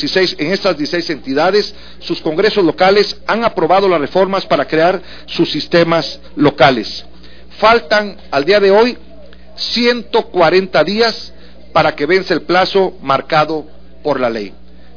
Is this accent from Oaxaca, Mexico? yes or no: no; Veracruz, Mexico; Lamentablemente el caso de Veracruz, mi tierra, la que represento en el Senado, no está en esta lista.